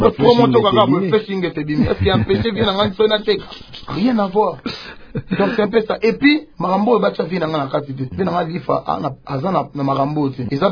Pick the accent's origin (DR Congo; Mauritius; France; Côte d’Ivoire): DR Congo; tout le monde, nous sommes des Congolais